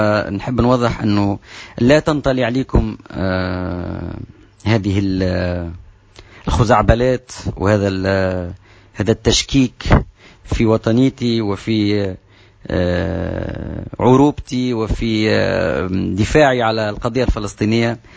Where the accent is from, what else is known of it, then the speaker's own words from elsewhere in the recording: Tunisia; أنا عربي وأعتز بعروبتي، أنا تونسي ووطني،